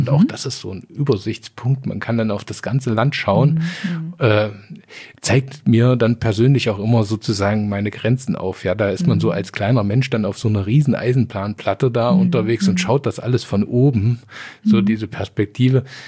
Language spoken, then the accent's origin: German; Sangerhausen, Saxony-Anhalt, Germany; born there